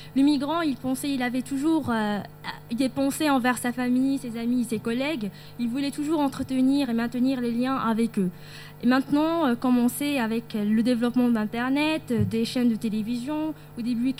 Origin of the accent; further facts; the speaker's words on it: Morocco; Premièrement, c'est parce que je suis marocaine et ça m'intéresse.